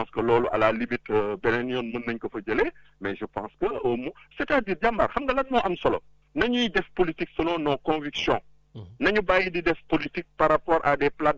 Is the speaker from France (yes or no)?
no; Senegal; nous ñaan yalla ñun en tant que Sénégalais